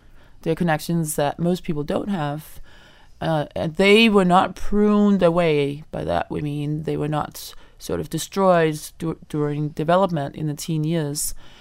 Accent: Denmark; English is a second language; I went back to my home country, Denmark, and I asked my mom in the kitchen, what's the color of the number 7?

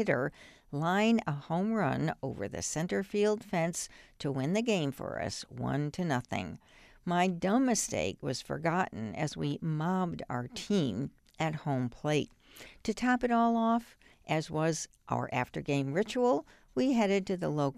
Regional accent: Millbury, Massachusetts, United States; I was 12 and playing right field for the Little League Championship in my hometown of Millbury, Massachusetts.

